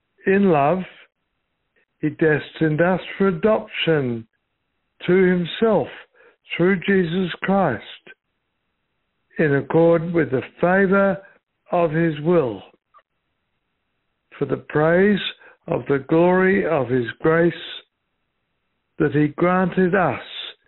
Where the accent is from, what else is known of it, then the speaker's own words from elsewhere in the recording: England, United Kingdom; born there; I was born in England in November 1939. It was a very scary time to begin life. I grew up scared of being bombed.